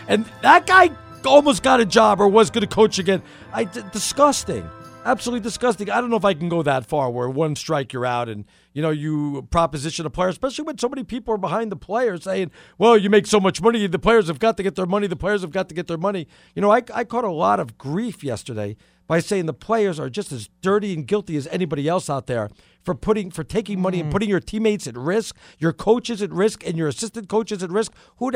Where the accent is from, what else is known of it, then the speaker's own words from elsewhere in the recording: New York City, New York, United States; Hey, I'm from the Bronx, New York also, and I'm white.